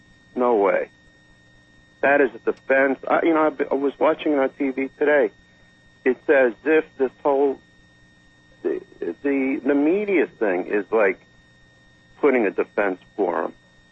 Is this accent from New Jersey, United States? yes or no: no; New York, United States; from my birth till right now, I haven't heard one reason ever in my life growing up in New York why somebody would have a gun in their home.